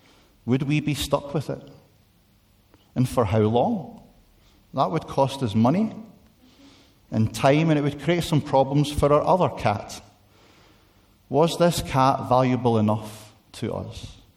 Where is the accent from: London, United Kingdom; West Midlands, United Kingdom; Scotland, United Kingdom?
Scotland, United Kingdom; now in England; As a Scotsman living in England, I'm grateful for that verse.